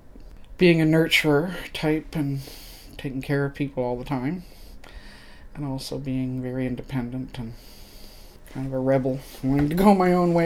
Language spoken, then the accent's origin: English; Nova Scotia, Canada; now in Toronto, Canada; But I wasn't really thriving where I was growing up in Cape Breton.